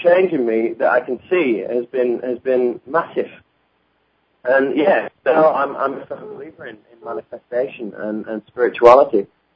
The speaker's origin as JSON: {"language": "English", "region": "England", "country": "United Kingdom", "moved": "yes", "said": "I came over from England"}